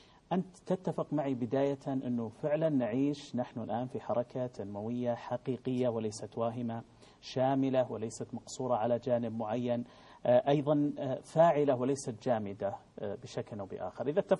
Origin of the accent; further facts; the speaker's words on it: Saudi Arabia; بلادنا المملكة العربية السعودية